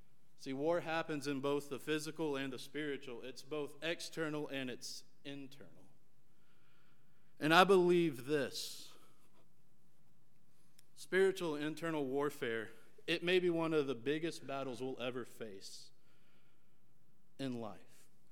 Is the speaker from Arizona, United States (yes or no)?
no; West Virginia, United States; But about me again, I'm from West Virginia